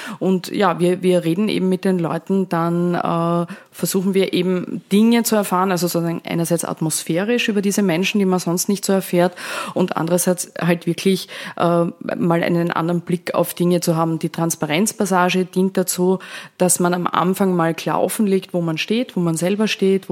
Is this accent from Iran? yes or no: no; Vorarlberg, Austria; Ich komme ja aus Vorarlberg. Habt eine gewisse Affinität zu meinem Bundesland noch immer, also ein bisschen nationalistische Gefühle auch für Vorarlberg, ja leicht.